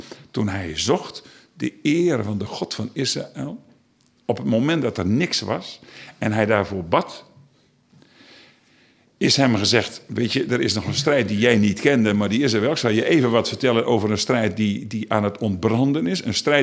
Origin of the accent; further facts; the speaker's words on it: Groningen, Netherlands; Nou, ik kom uit het Grunnerland.